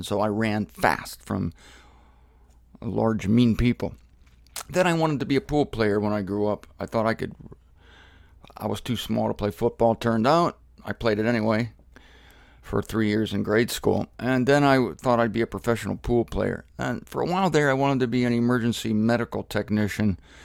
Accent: Canton, Ohio, United States; I was born and raised in Canton, Ohio, the Pro Football Hall of Fame city, and I love to see those pro football players.

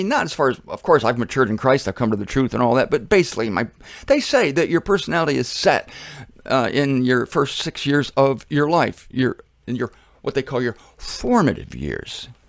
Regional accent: Ohio, United States; Hot is Columbus, because that is the capital of Ohio. I should know. I was from Ohio.

